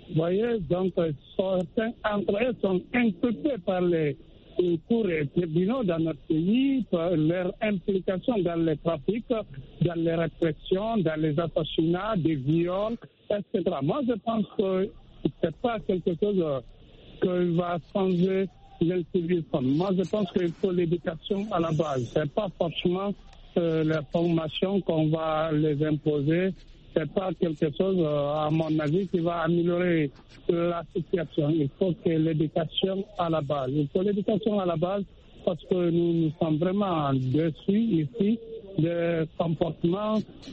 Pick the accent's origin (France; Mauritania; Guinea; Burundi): Guinea; moi, en tant que Guinéen